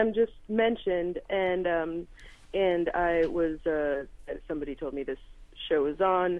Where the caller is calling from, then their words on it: New York City, New York, United States; I'm actually calling from the Lower East Side, home of many bars and my house